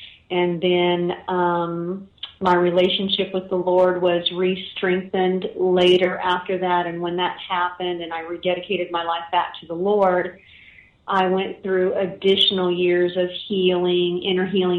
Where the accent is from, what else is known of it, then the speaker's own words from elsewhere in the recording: Midway Island, U.S. Outlying Islands; born there; I was born on Midway Island out in the middle of the Pacific Ocean. My dad was in the Navy, and his wife, my mother, decided to go with him into the middle of the Pacific while she was pregnant with me.